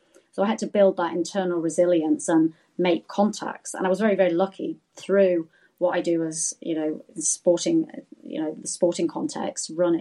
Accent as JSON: {"language": "English", "country": "United Kingdom", "said": "Well, I think being British, I think the weather makes you very resilient."}